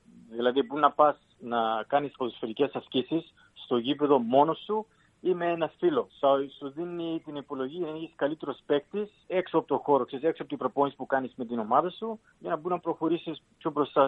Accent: Katherine, Northern Territory, Australia; Είμαι από το Down, από το Northern Territory. Μεγάλωσα στο Catherine, ένα μικρό χωριό

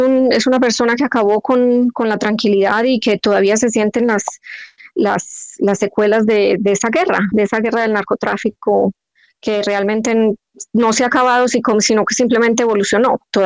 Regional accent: Medellín, Antioquia, Colombia; siendo yo una mujer que crecí en Medellín, que cuando fui niña, Pablo Escobar ponía bombas cada fin de semana en mi ciudad

